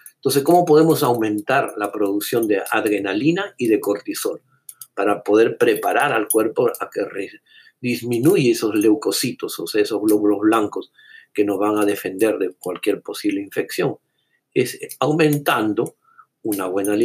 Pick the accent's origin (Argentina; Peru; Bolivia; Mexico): Peru; now in Tampa, United States; digo nosotros como peruanos nuevamente, pero aquí en la Tampa